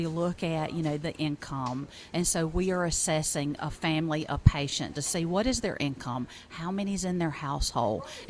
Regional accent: United States; But I am actually from Chester County.

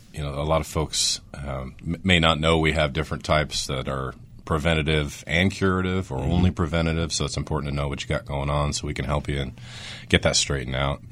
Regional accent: Oregon, United States; Well, I'm from Oregon, born and raised, and that was some Oregon rain this week.

